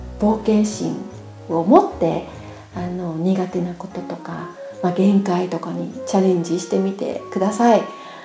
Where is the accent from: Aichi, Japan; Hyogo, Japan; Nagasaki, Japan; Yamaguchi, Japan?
Nagasaki, Japan; accent: Nagasaki dialect; 私長崎生まれ長崎育ちで長崎在住なので、ちょいちょい長崎弁が出ますけれども、